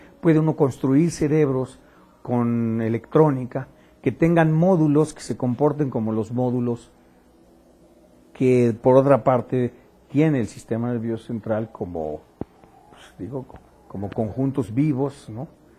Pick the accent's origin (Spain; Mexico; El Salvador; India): Mexico; Bueno, yo empiezo a ser buen mexicano